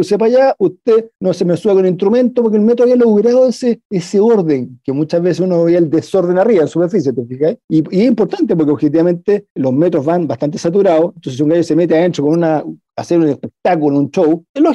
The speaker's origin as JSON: {"language": "Spanish", "country": "Chile", "said": "muchas veces aquí en Chile"}